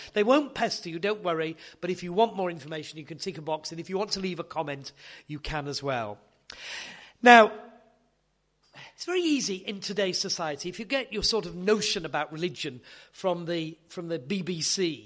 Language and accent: English; Yorkshire and the Humber, United Kingdom; it was my joke as a Yorkshireman